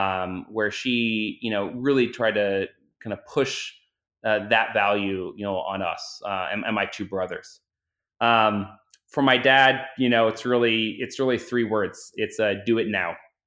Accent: Philadelphia, Pennsylvania, United States; born there; So I was born in Philadelphia.

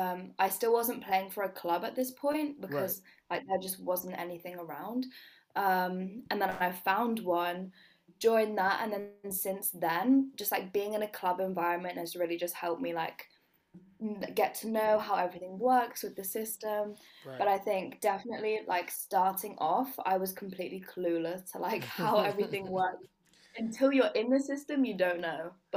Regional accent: Exeter, South West England, United Kingdom; So for me, basketball, growing up in Exeter, like basketball really wasn't a thing.

